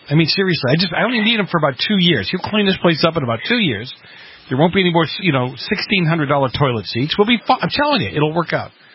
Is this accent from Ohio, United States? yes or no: no; Massachusetts, United States; I grew up in Massachusetts, you know, and I look at New Hampshire.